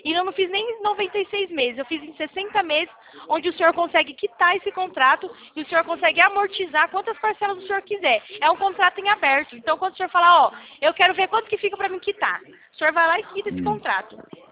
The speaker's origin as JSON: {"language": "Portuguese", "region": "São Paulo", "country": "Brazil", "said": "Eu sou de São Paulo."}